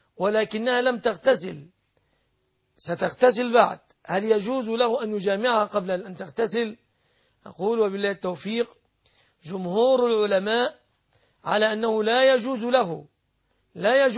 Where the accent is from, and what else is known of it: Egypt